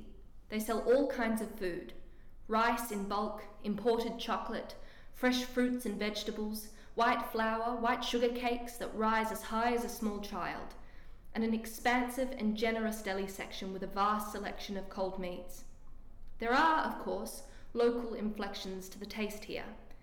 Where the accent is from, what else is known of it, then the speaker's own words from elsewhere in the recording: Australia; When he discovers I am from Australia